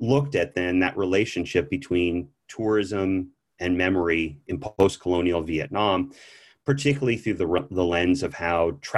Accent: California, United States; I grew up in California.

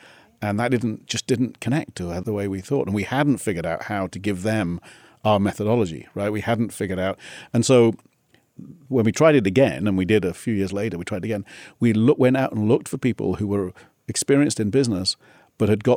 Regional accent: South East England, United Kingdom; Near Oxford.

